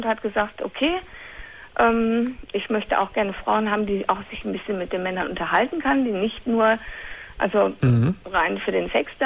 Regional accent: North Rhine-Westphalia, Germany; ich komme aus dem Ruhrgebiet.

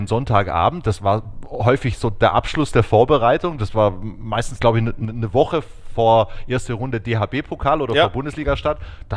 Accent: Aachen, North Rhine-Westphalia, Germany; also born or lived in Düren; Ich bin tatsächlich geboren in Düren und bin aber aufgewachsen in Aachen. Das heißt, meine Eltern stammen aus der Eifel, aus der tiefsten Eifel.

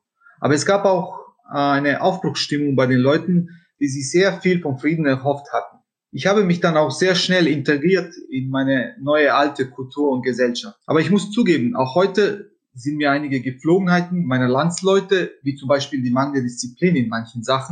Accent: Bosnia & Herzegovina; dem deutschen Fachpublikum mein Heimatland und die Arbeit der Konrad-Adenauer-Stiftung in dieser Region vorstellen zu können.

